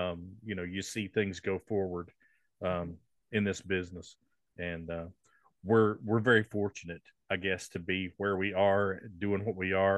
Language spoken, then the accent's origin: English; Bristol, Tennessee, United States; Well, I grew up in the Bristol, Tennessee area.